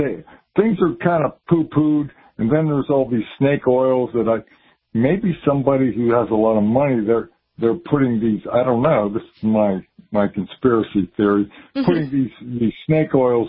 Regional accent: Pennsylvania, United States; I'm from Western Pennsylvania.

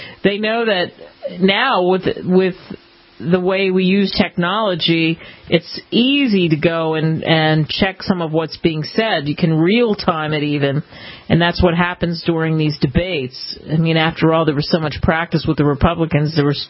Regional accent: United States; accent: American; now in -; everybody that I met, when they heard my American accent, bragged to me about how isn't it great that there's these opportunities for the Irish people

